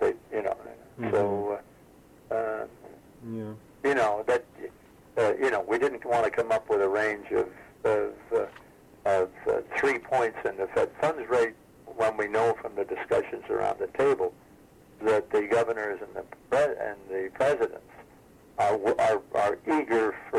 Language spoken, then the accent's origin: English; Nebraska, United States; I'm from Nebraska.